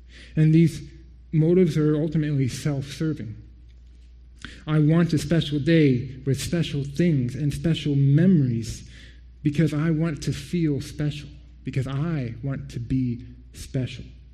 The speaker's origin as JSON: {"language": "English", "country": "United States", "said": "As many of you know, I'm from the States, so forgive me for my ignorance."}